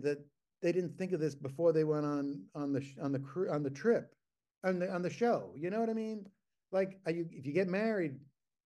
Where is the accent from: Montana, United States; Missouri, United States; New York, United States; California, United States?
New York, United States; Brooklyn